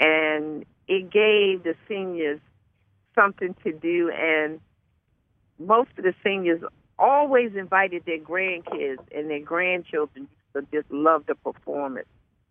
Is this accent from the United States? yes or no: yes; Baltimore, Maryland, United States; she came over and asked me where I was from, and I told her I was from Baltimore.